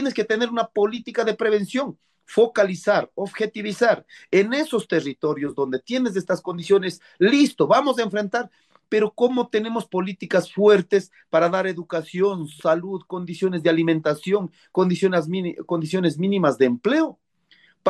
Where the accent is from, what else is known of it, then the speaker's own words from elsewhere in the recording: Ecuador; si queremos salir en adelante como ecuatorianos